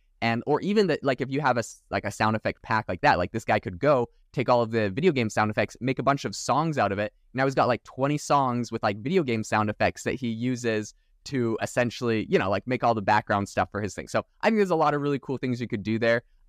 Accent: Canada; now in United States; I'm from Canada, but I don't live there.

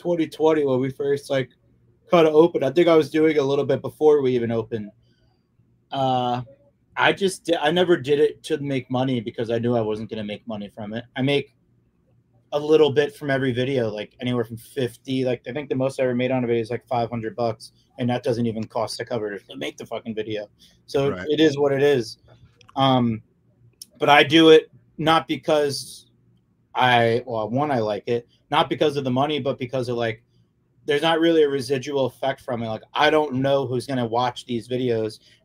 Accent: New Jersey, United States; oh, your store's not in Detroit? No, like, I'm from New Jersey.

